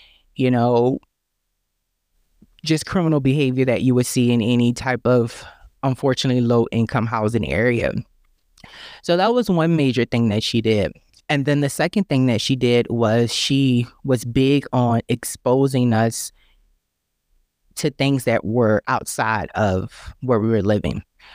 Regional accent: New Orleans, Louisiana, United States; So we were raised in the New Orleans housing development. It's called the B.W. Cooper or the Calio Project.

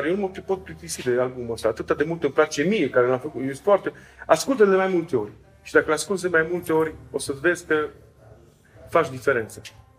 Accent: Transylvania, Romania; Păi zic, măi vole, eu vin din Transilvania, bunic meu

